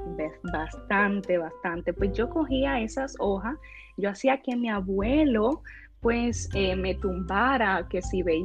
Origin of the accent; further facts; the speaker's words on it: Dominican Republic; now in Puerto Rico; Yo soy una joven dominicana que llegó a Puerto Rico hace 8 años